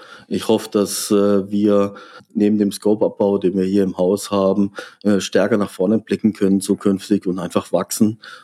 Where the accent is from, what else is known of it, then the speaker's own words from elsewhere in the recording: Freiburg, Baden-Württemberg, Germany; Oh, Freiburg ist mein Geburtsort, meine Heimat, mein Zuhause.